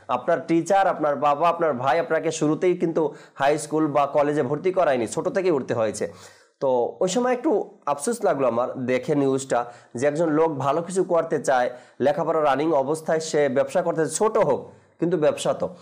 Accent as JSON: {"language": "Bangla", "country": "Bangladesh", "said": "যেহেতু আমার বাড়ি দক্ষিণ অঞ্চলে"}